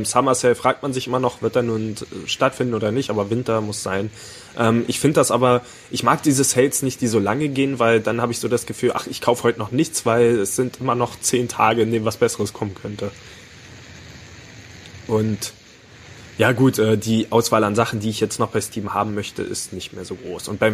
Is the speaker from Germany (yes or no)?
yes; Cottbus, Brandenburg, Germany; Im Cottbuser Weihnachtsmarkt, also die Stadt, wo ich herkomme